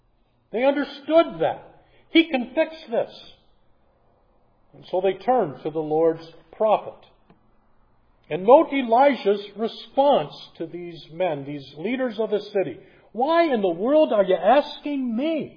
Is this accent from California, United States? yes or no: no; Michigan, United States; I'm from Michigan. Just ask the people of Flint if that's not a problem.